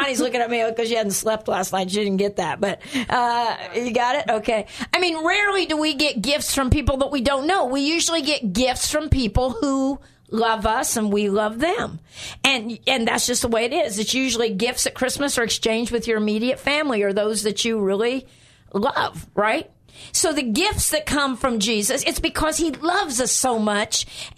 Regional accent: Guatemala; also born or lived in Indiana, United States; I grew up in Guatemala, actually, but for the first few years of my life, I lived in Indiana, and we had a sled.

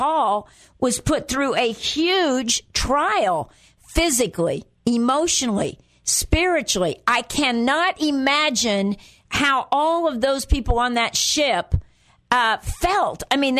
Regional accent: Midwest, United States; Now, I'm not from the Northeast, and you're not either. We're from the Midwest, aren't we?

